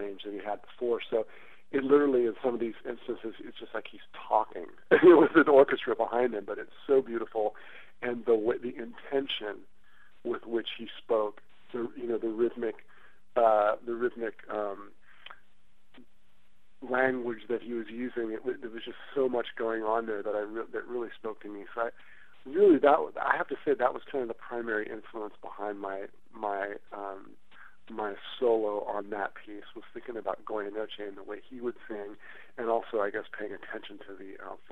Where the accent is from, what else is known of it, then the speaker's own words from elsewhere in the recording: California, United States; I grew up playing in my father's band and playing those different styles all the time. You know, growing up in the Bay Area during that time … was, you know, such a popular band